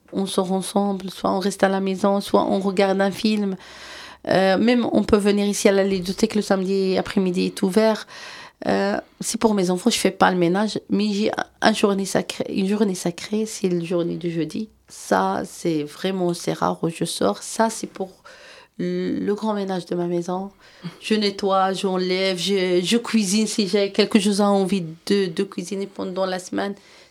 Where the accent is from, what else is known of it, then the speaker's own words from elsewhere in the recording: Morocco; moved away as an adult; now in France; Moi, je suis née et grandie au Maroc. J'ai fait mes études là-bas.